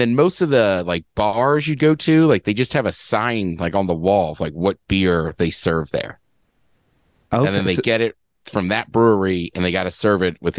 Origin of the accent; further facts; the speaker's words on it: Maryland, United States; I grew up in Maryland, so I know all those lyrics.